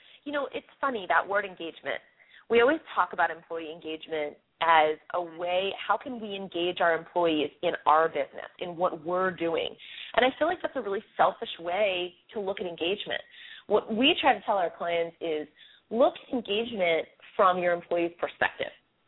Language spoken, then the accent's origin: English; Philadelphia, Pennsylvania, United States; I'm originally from Philadelphia, so I'd like to see Temple get somewhat through.